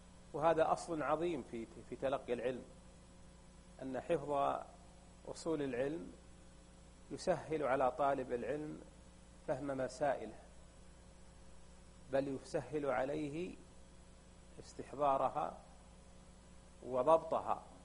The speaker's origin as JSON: {"language": "Arabic", "country": "Saudi Arabia", "said": "فإن أهل العلم في بلدنا المملكة العربية السعودية"}